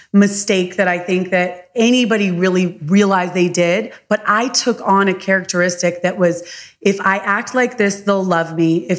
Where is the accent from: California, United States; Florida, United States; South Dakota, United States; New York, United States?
Florida, United States; Palm Beach; moved away; also born or lived in Charlotte, North Carolina; But yeah, born and raised in Palm Beach, Florida, and then lived in Charlotte, North Carolina for the last 20 years.